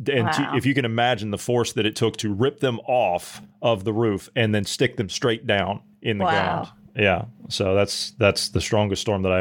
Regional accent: Ohio Valley, United States; I'm from the Ohio Valley, and we used to catch like the tail end of it

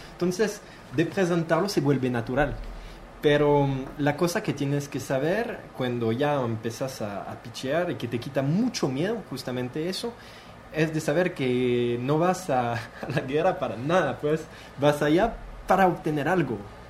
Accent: France; Spanish is a second language; moved away as an adult; now in Guatemala; Yo, bueno, como francés que llegué a Guatemala 3 meses después de llegar, no hablaba mucho español

